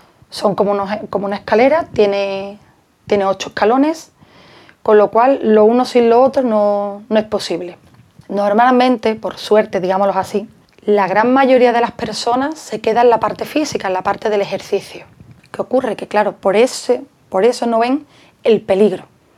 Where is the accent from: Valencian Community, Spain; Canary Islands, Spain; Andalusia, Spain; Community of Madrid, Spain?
Andalusia, Spain; Jerez de la Frontera; soy de Jerez.